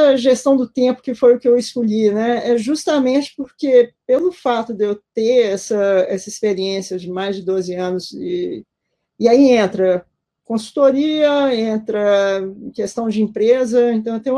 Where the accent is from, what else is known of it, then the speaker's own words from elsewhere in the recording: Belo Horizonte, Minas Gerais, Brazil; eu moro em Belo Horizonte, eu sempre morei aqui, eu sou de Belo Horizonte